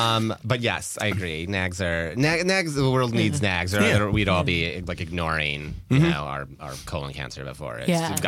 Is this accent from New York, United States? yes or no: yes; New York, United States; We grew up in upstate New York, but we went up.